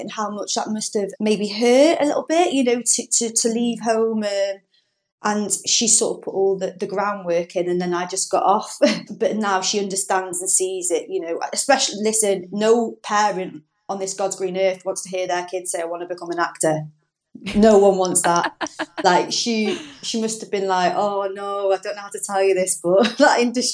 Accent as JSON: {"language": "English", "town": "Rhyl", "region": "Wales", "country": "United Kingdom", "tie": "born or raised there", "also_born_or_lived": "Oldham, United Kingdom", "said": "So I was born in North Wales. I grew up in Rhyl. I was there till I was 16 years old. My dad is from Oldham."}